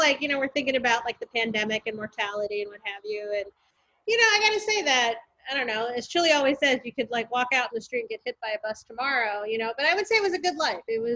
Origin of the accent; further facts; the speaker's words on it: Monterey, California, United States; Growing up in Monterey, you know, we have access to the most amazing seafood.